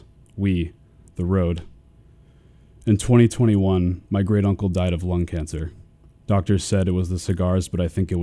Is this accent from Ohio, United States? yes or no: no; Los Banos, California, United States; in Merced County, which contains my hometown, Los Banos